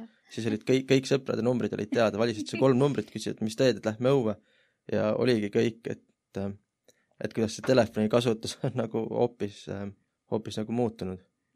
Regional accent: Taebla, Lääne County, Estonia; Mina kasvasin üles Taeblas.

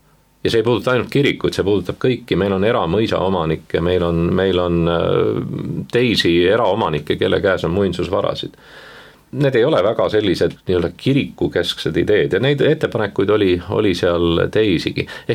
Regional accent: Saue, Harju County, Estonia; ma olen Saue linnast pärit

